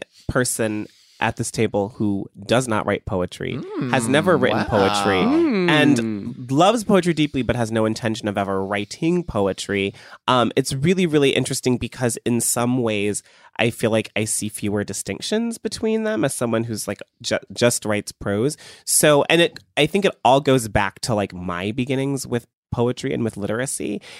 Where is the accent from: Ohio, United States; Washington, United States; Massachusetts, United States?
Ohio, United States; Cleveland; I was growing up in Cleveland, like people weren't doing slam poetry in Cleveland in like 2002.